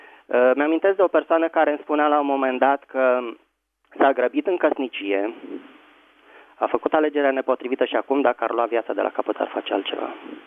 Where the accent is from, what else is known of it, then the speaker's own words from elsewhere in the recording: Bucharest, Romania; Mulțumesc, bună ziua, sunt din București.